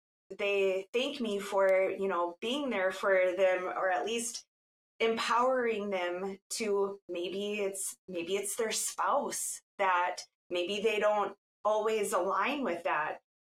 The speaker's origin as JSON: {"language": "English", "town": "Fargo", "region": "North Dakota", "country": "United States", "tie": "born or raised there", "said": "I was able to do a news story in my hometown of Fargo, North Dakota"}